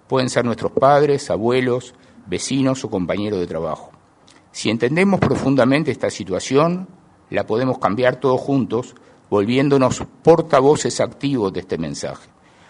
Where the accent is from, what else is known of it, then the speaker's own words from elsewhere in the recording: Uruguay; siendo uruguayos